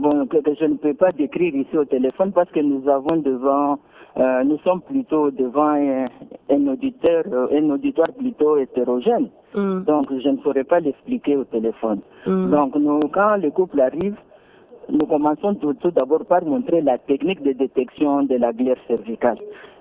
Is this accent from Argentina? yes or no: no; DR Congo; Bon, je crois que le problème d'enfant, en tant qu'Africain, particulièrement en tant que Congolais